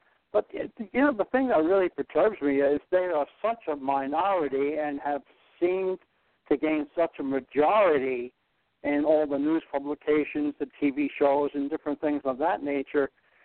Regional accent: Bronx, New York, United States; I grew up in the Bronx. Now, people say, oh, the Bronx, what everything goes on there.

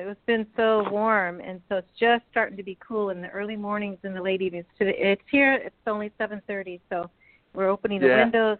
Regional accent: Arizona, United States; I was born here in Arizona, and I've lived in a couple different areas in Arizona.

